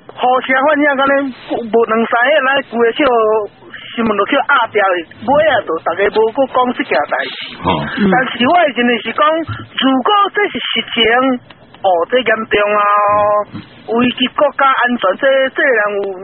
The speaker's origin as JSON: {"language": "Chinese", "country": "Taiwan", "said": "让我们台湾人能够认清说"}